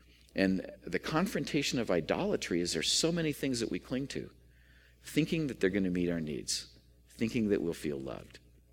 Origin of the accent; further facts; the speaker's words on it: United States; I don't know, I'm an American male.